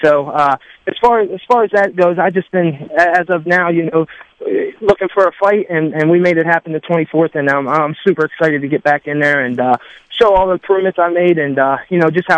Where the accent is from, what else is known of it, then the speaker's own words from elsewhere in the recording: East Liverpool, Ohio, United States; I fight out of Team Impact in my hometown of East Liverpool, Ohio.